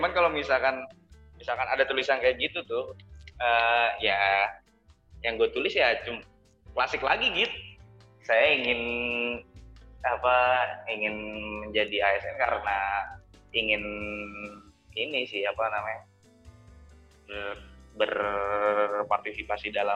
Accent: Jakarta, Indonesia; ninggalin keluarga di sini, di domisili asal gue, Jakarta.

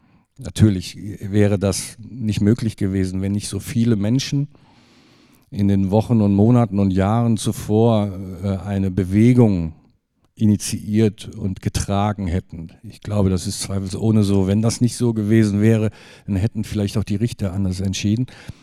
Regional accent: Cologne, North Rhine-Westphalia, Germany; ich komme aus dem Osten von Köln, bin sozusagen Königsforst Warneheide sozialisiert

